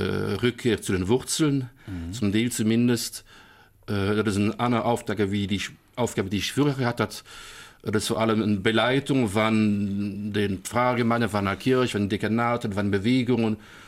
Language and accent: German; Wallonia, Belgium; Ich bin in Ebertingen geboren und sie dann auch hier und hier abgewachsen.